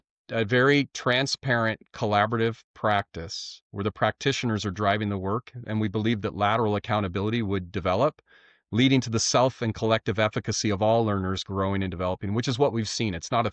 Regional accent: Medina, Washington, United States; So I grew up in Medina, Washington, which Medina is home to Bill Gates' house was two blocks from me.

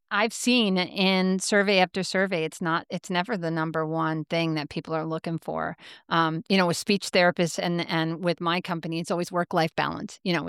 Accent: Grand Island, Nebraska, United States; We're both from the Midwest, and I grew up in Grand Island, Nebraska.

